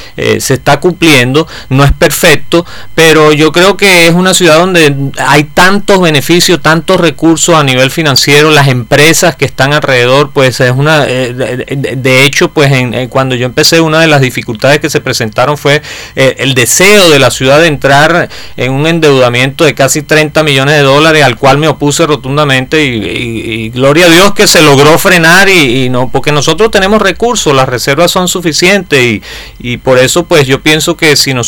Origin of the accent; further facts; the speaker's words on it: Venezuela; yo como venezolano le puedo decir